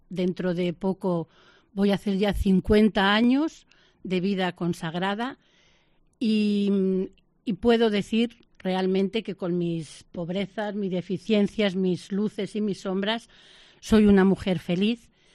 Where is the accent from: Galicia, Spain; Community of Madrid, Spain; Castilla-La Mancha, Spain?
Castilla-La Mancha, Spain; Yo he sido alumna de un colegio teresiano, Mora de Toledo, soy manchega